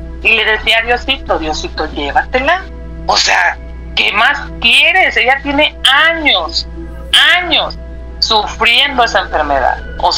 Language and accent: Spanish; Monterrey, Nuevo León, Mexico; porque soy de Monterrey